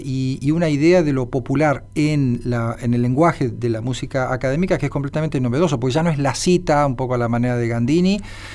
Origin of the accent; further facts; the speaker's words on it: La Plata, Buenos Aires Province, Argentina; Sí, es de mi ciudad.